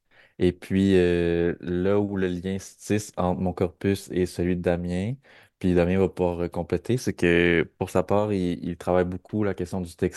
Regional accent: Drummondville, Quebec, Canada; je suis drummondvillois, je suis né à Drummondville.

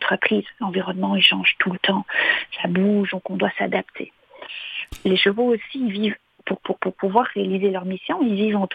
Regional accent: Belgium; born there; vous l'entendez à l'accent, je suis pas née ici non plus, là, je suis née en Belgique

